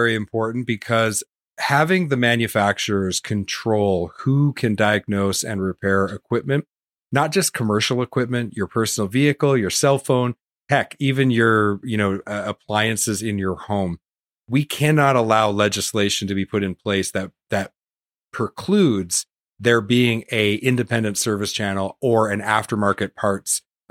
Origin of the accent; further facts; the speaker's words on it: Canada; I'm Canadian, but I'm doing all this work to actively promote right to repair in the US, because what happens in the US happens in Canada.